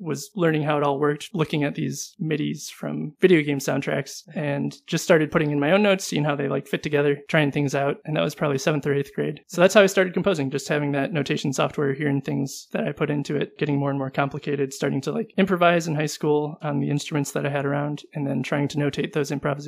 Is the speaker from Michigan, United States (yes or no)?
yes; Detroit, Michigan, United States; now in Minneapolis, United States; I'm from Detroit, so just looking at the different musical opportunities in those places